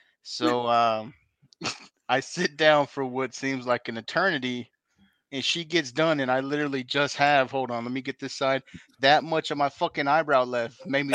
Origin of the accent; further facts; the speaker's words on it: Dallas, Texas, United States; I'm from Dallas, and for me to say a hood was bad, damn.